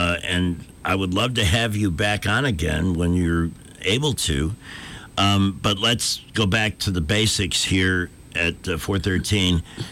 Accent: Chicago, Illinois, United States; also born or lived in Florida; I'm from Chicago originally.

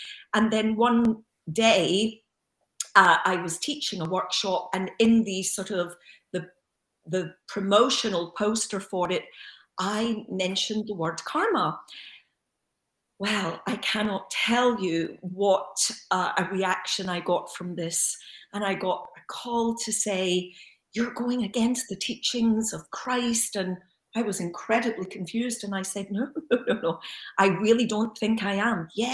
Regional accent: Glasgow, Scotland, United Kingdom; growing up in Glasgow. I was born in the early 60s, grew up 60s, 70s.

